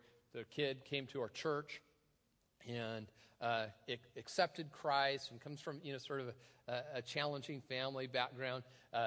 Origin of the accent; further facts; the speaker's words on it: Tacoma, Washington, United States; I've told you before, I'm from the Cultural Center of the Universe, Tacoma, Washington.